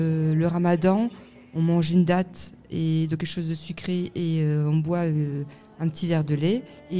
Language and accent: French; Algeria; donc moi je suis algérienne